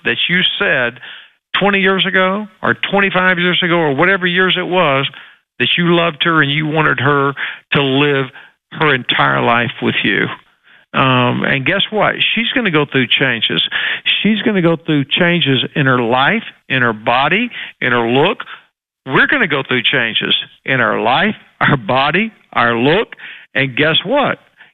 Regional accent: Texas, United States; I'm from Texas. What am I doing in Arkansas?

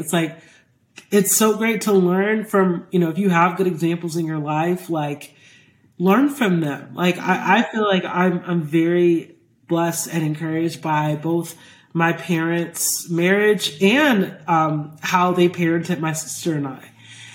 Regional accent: Georgia, United States; I grew up in Georgia, and I would go downtown and I would have to parallel park.

